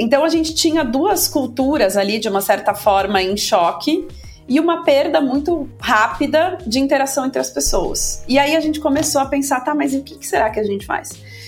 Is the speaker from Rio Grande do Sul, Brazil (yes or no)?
no; São Paulo, Brazil; born there; eu nasci em São Paulo, eu atualmente moro entre São Paulo e Rio de Janeiro